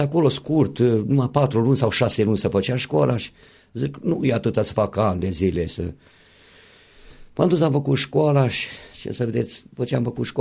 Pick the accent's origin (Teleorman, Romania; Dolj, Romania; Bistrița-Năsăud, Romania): Teleorman, Romania; Balaci; M-am născut, cum am spus mai înainte, în comuna Balaci, acolo de mic copil